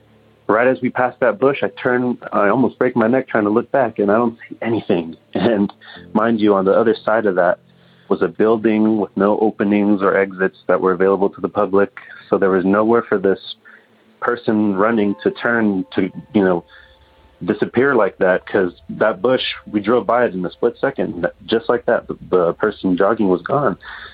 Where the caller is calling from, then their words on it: California, United States; I'm from Northern California.